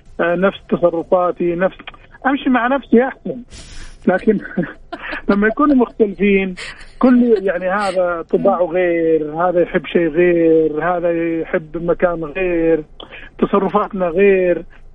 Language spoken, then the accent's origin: Arabic; Riyadh, Riyadh Province, Saudi Arabia; من الرياض الله يحفظك